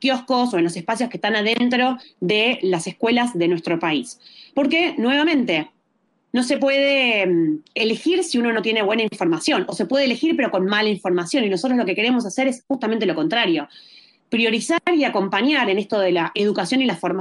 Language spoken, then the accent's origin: Spanish; Buenos Aires Province, Argentina; Yo provengo de la provincia de Buenos Aires